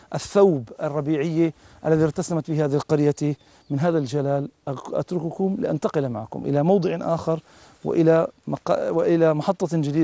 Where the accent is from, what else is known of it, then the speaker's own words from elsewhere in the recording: Palestine; شجر زيتون نحن كفلسطينيين نسميه شجر زيتون الرومي